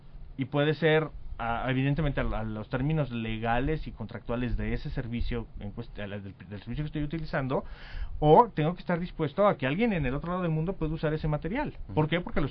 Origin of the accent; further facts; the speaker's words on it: Mexico; somos mexicanos y hemos desarrollado toda esta tecnología en la nube y hoy funciona en México